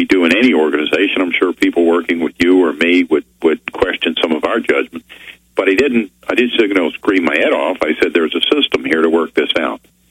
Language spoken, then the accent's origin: English; United States; Now, first of all, I'm an American citizen. You know, the way I say it is I am an American.